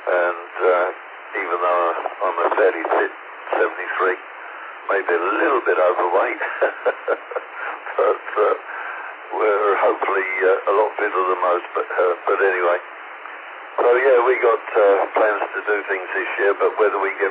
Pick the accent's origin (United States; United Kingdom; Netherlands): United Kingdom; South East England; moved away as an adult; now in Canada; I am Canadian, but not Canadian, originated out of England, southeast corner, Kent, and emigrated here 15 years ago.